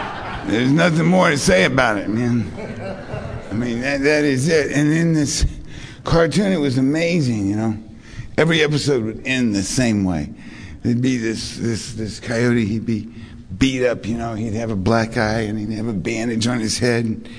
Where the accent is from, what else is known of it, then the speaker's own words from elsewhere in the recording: Beaumont, Texas, United States; I'm from Beaumont, Texas, originally. Beaumont is 90 miles east of Houston. It's about 5 miles west of Louisiana state line.